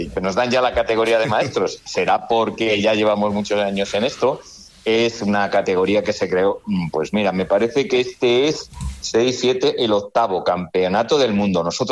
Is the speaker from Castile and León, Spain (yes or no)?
yes; León, Castile and León, Spain; Nos reclaman en un sitio, nos reclaman en otro, bueno, pero somos de León.